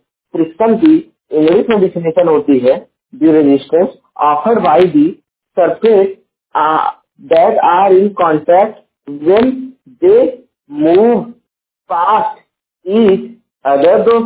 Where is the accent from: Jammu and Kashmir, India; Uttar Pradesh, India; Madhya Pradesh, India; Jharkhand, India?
Uttar Pradesh, India; Jaunpur; और मैं उत्तर प्रदेश के जौनपुर जिले का निवासी हूँ।